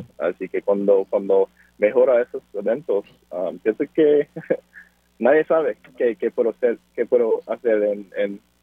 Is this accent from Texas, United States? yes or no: no; Pittsburgh, Pennsylvania, United States; crecí en Pittsburgh, Pennsylvania, en una familia de boricua muy, muy grande. Tengo siete hermanos.